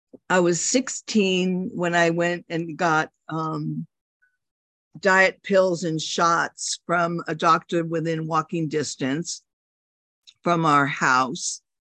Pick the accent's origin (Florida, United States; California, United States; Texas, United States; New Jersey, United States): California, United States; Los Angeles; I am a compulsive overeater, and I'm from Los Angeles